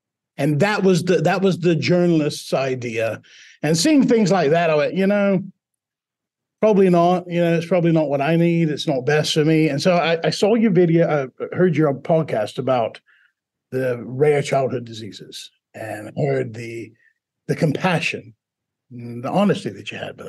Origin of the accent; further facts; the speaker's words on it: Buzzard Roost, Mississippi, United States; accent: Southern drawl; Now, when I'm talking to the first one, it's a deep Southern drawl. I grew up in Buzzard Roost, Mississippi.